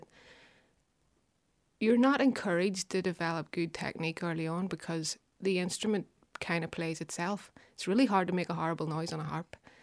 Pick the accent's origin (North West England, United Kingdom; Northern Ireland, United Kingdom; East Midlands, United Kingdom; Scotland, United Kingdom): Northern Ireland, United Kingdom; Belfast; born or raised there